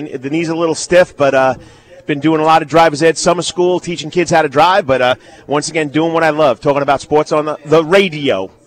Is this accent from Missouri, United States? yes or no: no; New York, United States; accent: New York; Sorry, that's my New York accent.